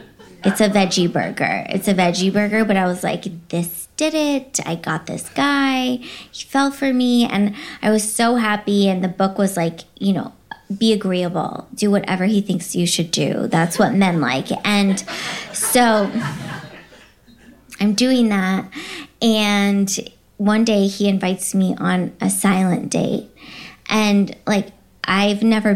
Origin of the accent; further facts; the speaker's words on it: Texas, United States; moved away as an adult; now in Los Angeles, United States; I grew up in Texas and I dated the head of my youth group.